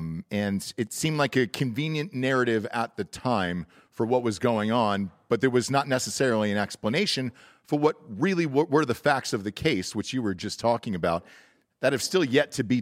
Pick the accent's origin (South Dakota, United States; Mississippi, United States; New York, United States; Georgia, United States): Georgia, United States; I grew up in Georgia. I know that area very well.